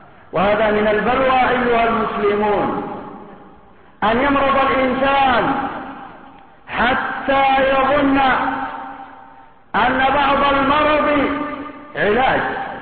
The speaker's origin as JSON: {"language": "Arabic", "country": "Yemen", "said": "لقد أنعم الله تبارك وتعالى على بلدنا اليمن بالوحدة"}